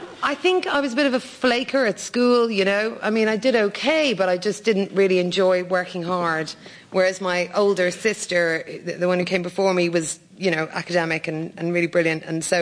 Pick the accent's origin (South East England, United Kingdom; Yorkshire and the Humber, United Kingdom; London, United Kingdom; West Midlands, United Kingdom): London, United Kingdom; Hackney; born there; also born or lived in Ireland; Yeah, I was born in Hackney.